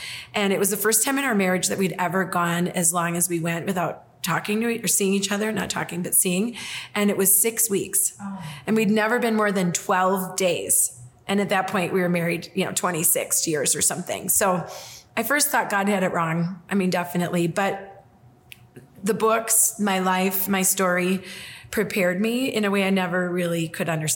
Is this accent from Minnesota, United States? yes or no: yes; Minnesota, United States; I'm a girl from